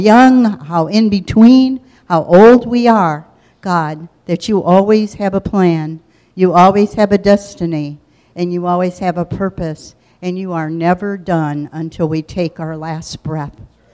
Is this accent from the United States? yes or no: yes; Chicago, Illinois, United States; I was born and raised in Chicago, as I told you, with two wonderful brothers. I attended Catholic school and church on a regular basis.